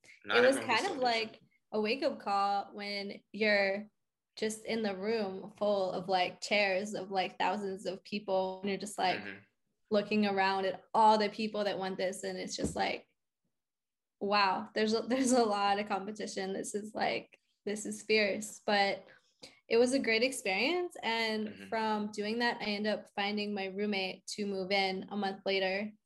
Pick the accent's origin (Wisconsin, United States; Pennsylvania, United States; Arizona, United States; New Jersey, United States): Pennsylvania, United States; now in New York, United States; I'm originally from outside Philly. Okay. I moved to New York after audit